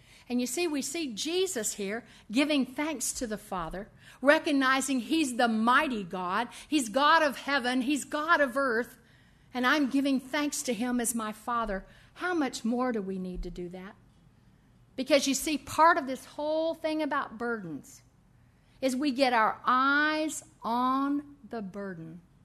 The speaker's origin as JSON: {"language": "English", "region": "the South", "country": "United States", "said": "And we're from the South, so he turns to me and he says, Mama, go get the hymn books."}